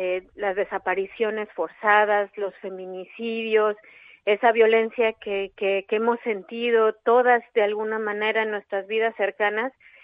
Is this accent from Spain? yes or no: no; Mexico; Sí, yo soy mexicana.